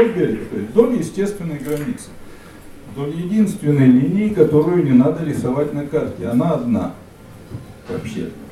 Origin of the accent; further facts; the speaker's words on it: Yekaterinburg, Sverdlovsk Oblast, Russia; moved away as an adult; now in Saint Petersburg, Russia; переехал я в 79-м в Питер из Свердловска. Вообще я родом с Урала. И до 30 лет жил в городе Свердловске. В 79-м переехал